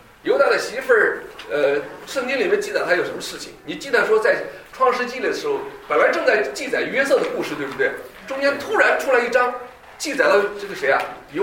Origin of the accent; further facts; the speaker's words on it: China; 因为我是大陆人，所以我讲背景比较清楚。